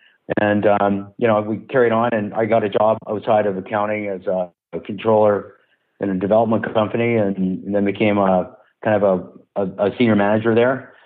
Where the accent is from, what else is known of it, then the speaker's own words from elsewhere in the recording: North Vancouver, British Columbia, Canada; I grew up in North Van, so I'm a local guy. I've been here my whole life in this city, and I had a nice middle class upbringing.